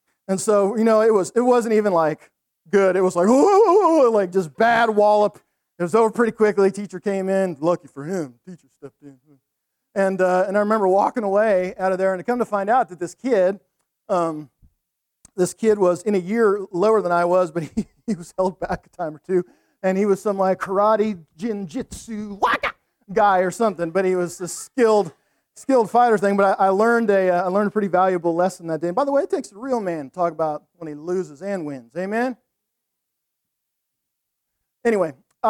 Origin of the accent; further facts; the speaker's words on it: California, United States; I grew up in Southern California off and on, and we lived in a pretty rough neighborhood in this one spell.